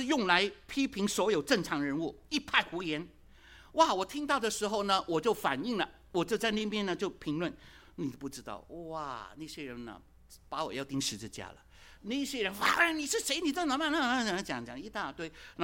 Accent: Hong Kong; 我记得小的时候在香港常听到很多的广告要我们认明商标，提防假冒。

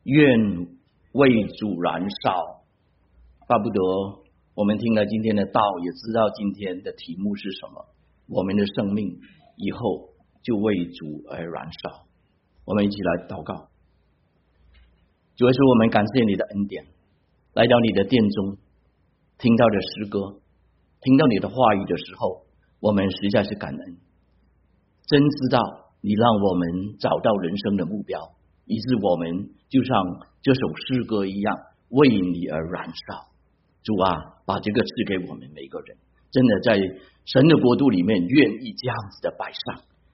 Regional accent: China; now in United States; 大家都知道从国内来的。

